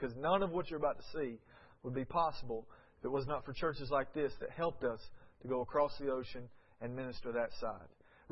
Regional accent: Tunnel Hill, Georgia, United States; now in South Africa; I mean, I am a person from Tunnel Hill, Georgia, in the middle of nowhere. And God took me and took me to South Africa to marry a South African

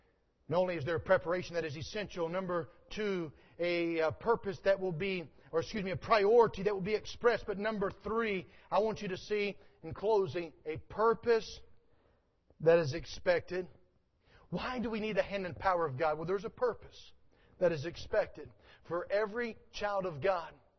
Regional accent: North Carolina, United States; Now, I grew up in North Carolina. I didn't grow up on a farm. People think because I'm from North Carolina, I must be from a farm. I grew up in one of the cities in North Carolina.

